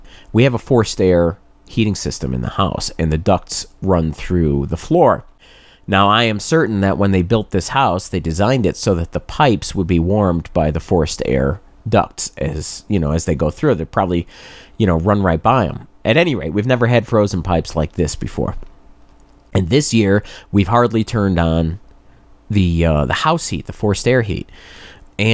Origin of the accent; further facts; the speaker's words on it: New England, United States; Now, I grew up in New England. I am no stranger to snow and shoveling